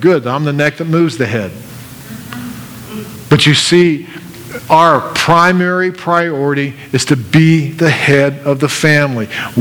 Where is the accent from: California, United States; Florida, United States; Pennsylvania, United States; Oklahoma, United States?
Pennsylvania, United States; Pittsburgh; Hey, I was raised near Pittsburgh. We didn't hunt and fish. There were no water. There was no lakes there unless you want to go down to the steel mills. So I grew up with a different set of values.